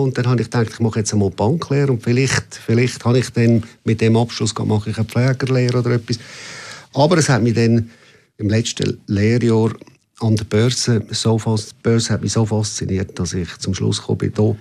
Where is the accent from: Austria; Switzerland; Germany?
Switzerland; Basel-Landschaft; Aufgewachsen allerdings im Oberbaselbiet. Man hört es jetzt noch im Dialekt.